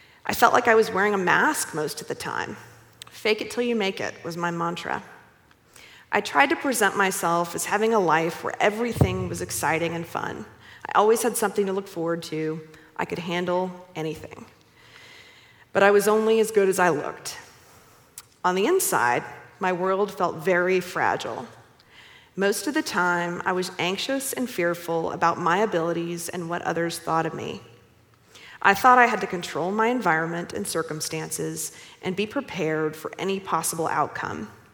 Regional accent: Dallas, Texas, United States; I grew up here in Dallas and had every advantage.

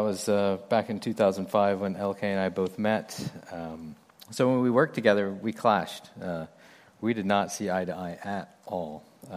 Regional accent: Oklahoma City, Oklahoma, United States; I'm from Oklahoma, the Oklahoma City area

